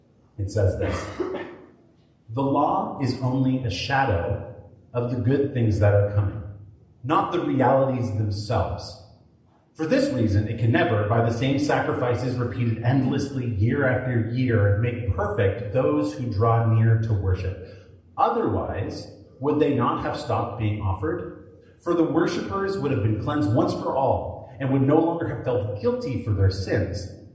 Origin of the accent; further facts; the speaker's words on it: Canada; when I'm in Scotland, which I am, I often come across people who find out I'm Canadian